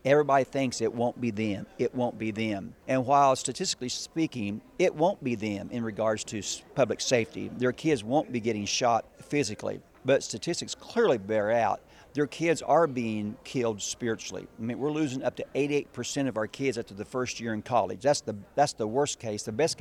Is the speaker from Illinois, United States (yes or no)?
yes; Illinois, United States; Like I say, we're from Southern Illinois. We don't see the things that you see in Chicago